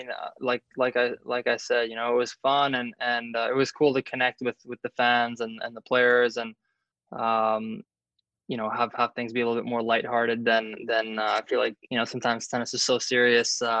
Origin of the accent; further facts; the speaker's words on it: Canada; as a Canadian